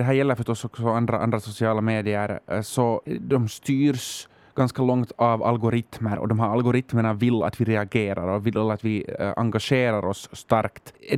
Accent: Finland; Men vad har det för skillnad för mig som finländare?

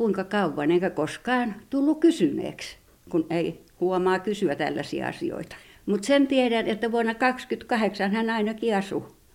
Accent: Klamila, Kymenlaakso, Finland; Hän kävi meillä Klamilassa kotona kylässä

